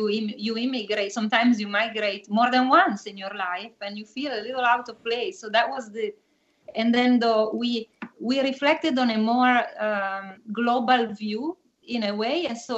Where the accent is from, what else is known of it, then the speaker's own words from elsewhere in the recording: Northeast Italy, Italy; born there; English is a second language; moved away; I was born in Italy, and I was born in the northeast of Italy from parents that immigrated from the south. So even though I was Italian, in that part of Italy, I was considered like a foreigner, because I didn't speak the dialect that they spoke there.